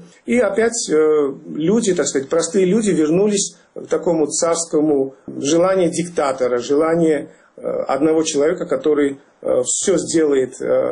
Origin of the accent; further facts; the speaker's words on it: Georgia; И, естественно, что мы, грузины, все, кто собрались там